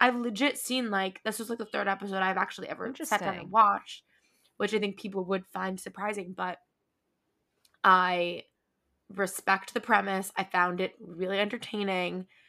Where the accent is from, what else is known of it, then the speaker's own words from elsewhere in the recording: New Jersey, United States; I will say that, like, okay, I grew up in North Jersey.